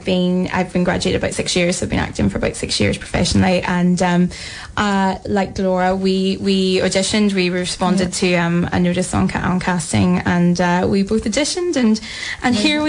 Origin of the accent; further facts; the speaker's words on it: Northern Ireland, United Kingdom; I'm originally from County Derry, Northern Ireland.